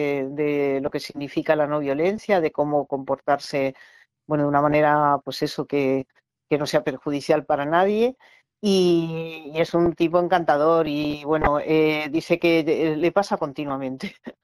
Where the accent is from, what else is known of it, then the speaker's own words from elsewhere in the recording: Madrid, Community of Madrid, Spain; Digo, no, de Tetuán, de verdad, de Madrid.